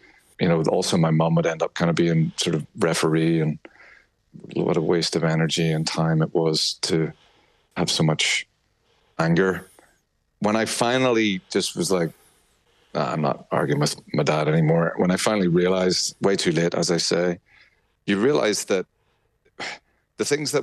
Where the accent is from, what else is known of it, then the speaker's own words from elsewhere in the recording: Bangor, Northern Ireland, United Kingdom; we do a show in my hometown of Bangor in Ward Park. The third one of those was my dad's last ever